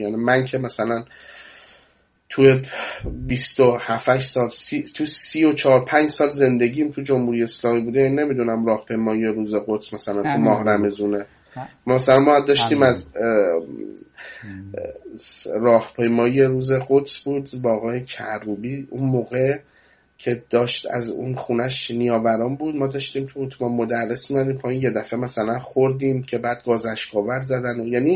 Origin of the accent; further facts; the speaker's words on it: Iran; من خودم به عنوان کسی که تمام بچگیم و جوونیم و نمیدونم عمرم توی جمهوری اسلامی یا تو نماز جمعه بودم یا تو راهپیمایی بودم